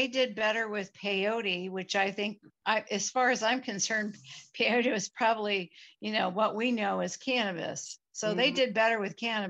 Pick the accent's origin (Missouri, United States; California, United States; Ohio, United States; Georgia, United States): California, United States; also born or lived in Connecticut; I was born in Connecticut, transferred out here to California, 1967, June of 1967. And I was born to a mother who raised us mostly as a single mom. And let's see, we lived in LA County for a little while